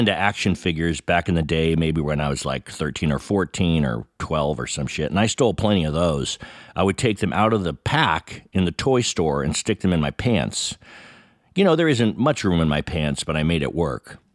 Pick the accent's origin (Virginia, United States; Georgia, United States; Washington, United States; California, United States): California, United States; Pleasant Hill; I mean, I grew up in Pleasant Hill, but it was a perfectly fine town.